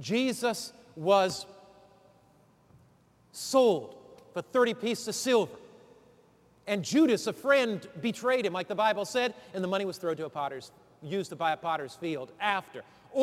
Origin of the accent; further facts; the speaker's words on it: Norwich, Connecticut, United States; born there; I was born in Norwich, Connecticut.